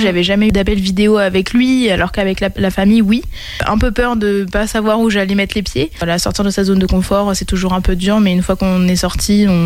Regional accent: Nogent-le-Rotrou, Centre-Val de Loire, France; Alors je viens de la région centre, plus précisément Nogent-le-Rotrou. J'ai 20 ans.

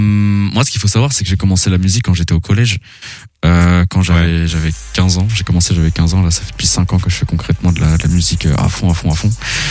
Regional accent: Pays de la Loire, France; Je me suis beaucoup baladé. J'ai grandi en Vendée. Je suis resté un an à Nantes.

